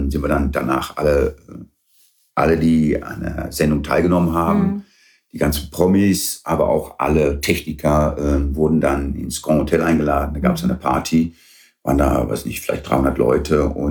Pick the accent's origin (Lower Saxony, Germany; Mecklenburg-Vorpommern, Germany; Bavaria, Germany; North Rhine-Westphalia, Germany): North Rhine-Westphalia, Germany; Weeze; also born or lived in Derby, England; In an der holländischen Grenze habe ich in Deutschland gewohnt, in Weeze, in der von Keveler.